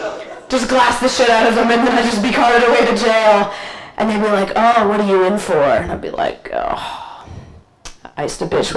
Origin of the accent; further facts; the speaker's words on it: United States; even though I'm American, I'm generally unarmed.